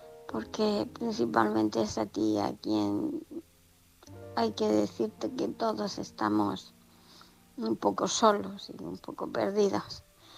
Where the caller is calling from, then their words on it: Murcia, Region of Murcia, Spain; de Murcia.